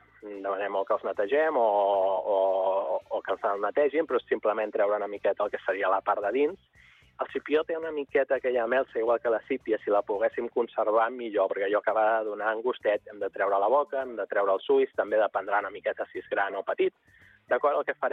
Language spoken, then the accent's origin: Catalan; Calafell, Catalonia, Spain; com que soc de Calafell, fer un allioli negat